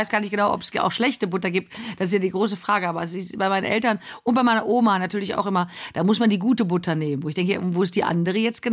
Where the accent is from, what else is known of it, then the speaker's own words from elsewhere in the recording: Rhineland, Germany; now in Cologne, Germany; Naja, ich bin ja Rheinländerin und lebe auch in Köln und bin aktive Karnevalistin.